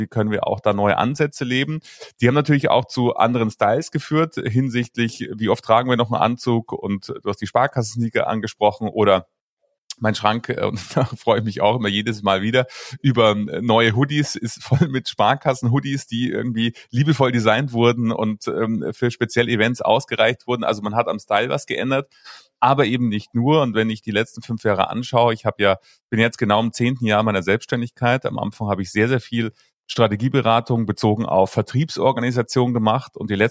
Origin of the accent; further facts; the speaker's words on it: Munich, Bavaria, Germany; Ich komme ja aus Bayern und in München, da bin ich geboren